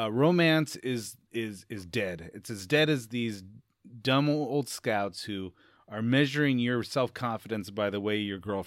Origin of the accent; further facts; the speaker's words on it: California, United States; But you and I grew up in the Bay Area, and we both knew that more people hated Billy Beane than loved him.